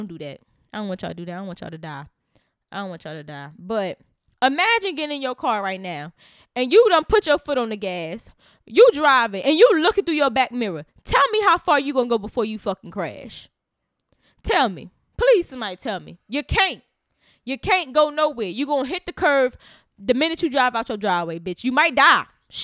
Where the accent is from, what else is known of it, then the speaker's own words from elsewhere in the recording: Newark, New Jersey, United States; And growing up in Newark, or East Orange, whatever one you want to, you know, use. Newark, I'm gonna say this. Growing up in North Jersey